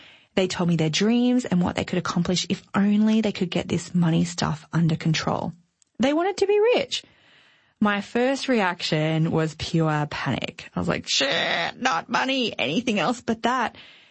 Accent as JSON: {"language": "English", "region": "Queensland", "country": "Australia", "said": "and lastly, Queensland in my home country, Australia."}